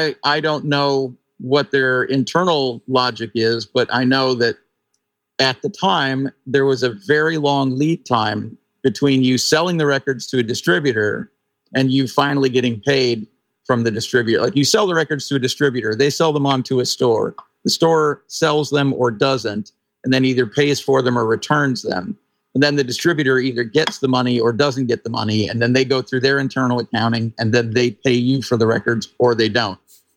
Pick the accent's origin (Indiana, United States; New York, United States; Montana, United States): Montana, United States; Missoula; Well, I grew up in Missoula, Montana.